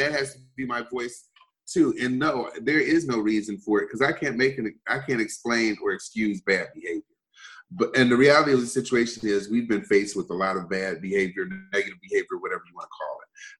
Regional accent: Michigan, United States; I grew up in the United States, but we were across from Canada living in Michigan.

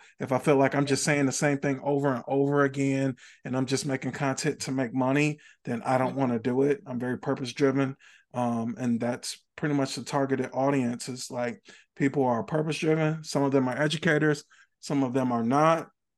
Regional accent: Milwaukee, Wisconsin, United States; I'm not from Chicago. Chicago. I'm from Milwaukee.

